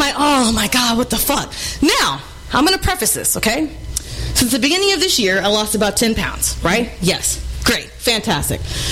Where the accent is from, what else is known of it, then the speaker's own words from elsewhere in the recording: Texas, United States; I like to party. Again, I am from Texas.